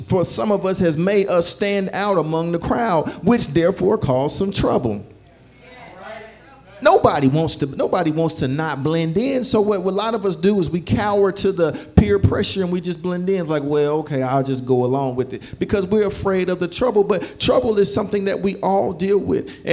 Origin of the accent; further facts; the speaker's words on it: Chicago, Illinois, United States; I remember growing up, and I grew up in Chicago, for those who don't know, and there was this big murder that happened right behind my grandmother's house.